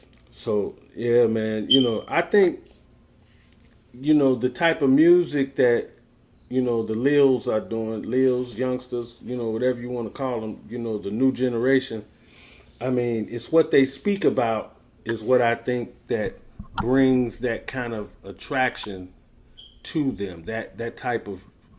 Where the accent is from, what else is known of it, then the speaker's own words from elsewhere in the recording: Chicago, Illinois, United States; R&B artist from Chicago, where, you know, my hometown